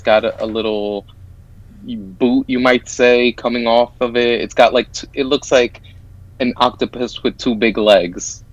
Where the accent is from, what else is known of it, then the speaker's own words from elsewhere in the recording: Hoboken, New Jersey, United States; I'm a lifelong resident of Hudson County. I was born in Hoboken